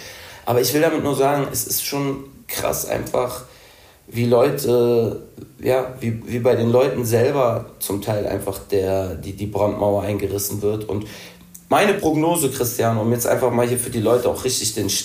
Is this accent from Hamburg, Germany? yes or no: yes; Hamburg, Germany; als Hamburger ist man ja schmerzfrei.